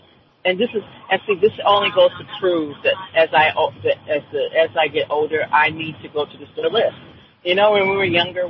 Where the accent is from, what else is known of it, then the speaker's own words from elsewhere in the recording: California, United States; of course, I grew up in California, but we're definitely not a Bible Belt state.